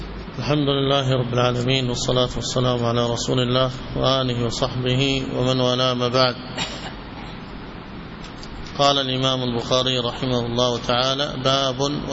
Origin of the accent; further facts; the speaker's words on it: Syria; فين حمص؟ سوريا. أنا شامي.